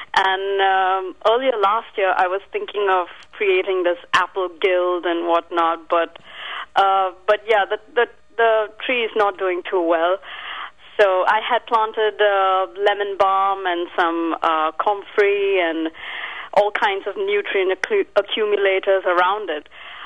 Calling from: Warminster, Pennsylvania, United States; I'm from Warminster, Pennsylvania.

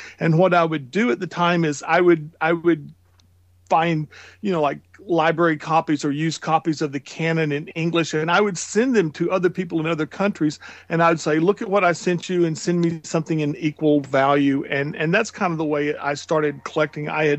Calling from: Flower Mound, Texas, United States; I am actually sitting in my library in Flower Mound, Texas.

